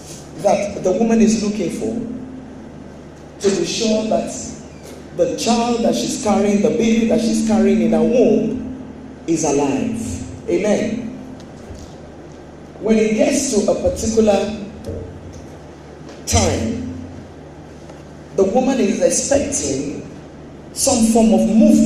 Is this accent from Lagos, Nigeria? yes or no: yes; Agege, Lagos, Nigeria; born there; also born or lived in Warri / Ibadan; I was born in Agege in Lagos State, but at age 2, I was in Warri. Hello. At age 4, I was in Ibadan.